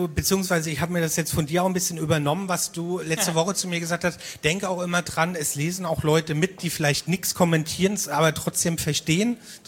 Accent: Mainz, Rhineland-Palatinate, Germany; ich komme ja aus Mainz, du kommst aus Wiesbaden.

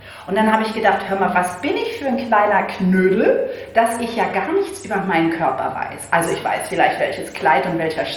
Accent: Berlin, Germany; ich bin in Berlin aufgewachsen

